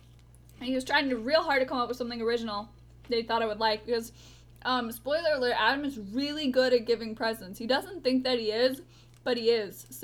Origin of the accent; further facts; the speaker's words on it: Canada; We're from Canada.